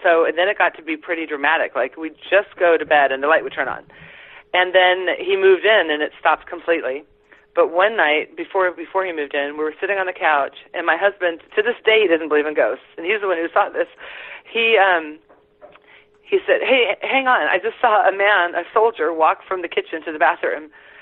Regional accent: Germany; I'm from Germany, and we don't even really talk about ghosts.

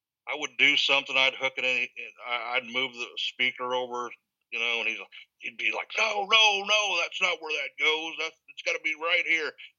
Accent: Illinois, United States; I'm an Illinois hillbilly.

